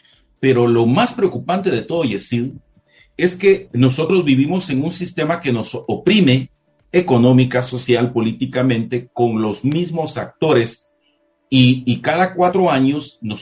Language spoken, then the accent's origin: Spanish; Guatemala